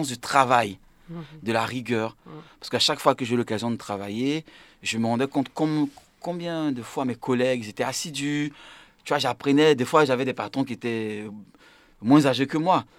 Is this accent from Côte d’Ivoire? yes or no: yes; Côte d’Ivoire; now in France; moi, ça fait quand même des années que j'ai quitté la Côte d'Ivoire